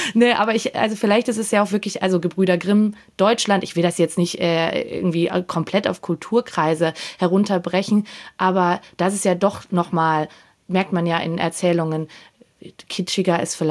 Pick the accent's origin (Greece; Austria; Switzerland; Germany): Austria; ich als Österreicherin kenne das ja auch gut